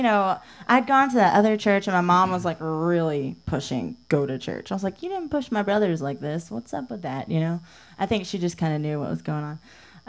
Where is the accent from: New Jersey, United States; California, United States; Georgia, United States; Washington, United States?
Georgia, United States; Statesboro; little town called Statesboro, Georgia. It's right outside Savannah. And when a lot of people say, "Oh, where are you from?" I'm from Georgia.